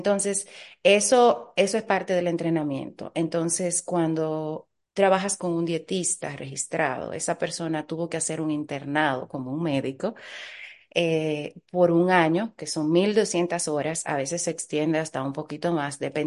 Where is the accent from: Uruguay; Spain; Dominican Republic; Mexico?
Dominican Republic; moved away; Pero yo vine de la República Dominicana hace casi 13 años con la ilusión de ser médico.